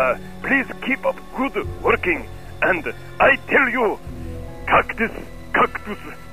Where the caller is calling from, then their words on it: Tokyo, Japan; I am calling you from Tokyo, Japan. Sadly, here in Tokyo, we do not have phone freaking.